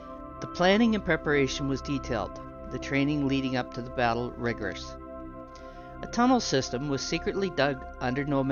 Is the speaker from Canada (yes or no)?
yes; Canada; I've no idea if the story is true or not, but as a Canadian, it's one I hope it was.